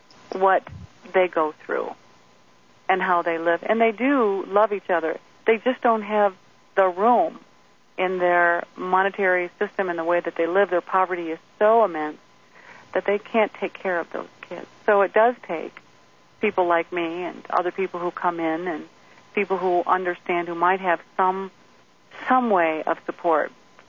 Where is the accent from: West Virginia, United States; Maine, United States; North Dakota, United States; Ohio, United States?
Ohio, United States; Toledo; I grew up in poverty. I was born in Toledo, Ohio, and it was a very, I was dirt poor, and that what I mean by that is I had no grass.